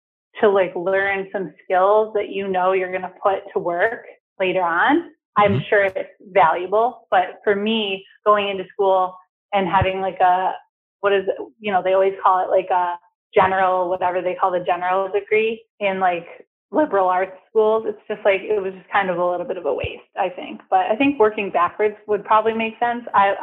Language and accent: English; Hamburg, New York, United States; I'm originally from Hamburg, New York, and I actually moved back a couple of years ago.